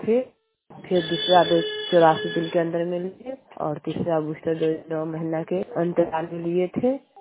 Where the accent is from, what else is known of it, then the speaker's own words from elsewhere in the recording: Bishunpur Bathua, India; और बिशनपुर बथुआ पंचायत के रहने वाली हूँ।